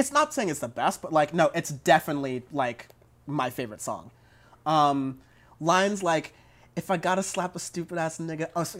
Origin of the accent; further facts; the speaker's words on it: Long Beach, California, United States; We're from South L.A. in a rough sense. He's from Compton. We're from Long Beach.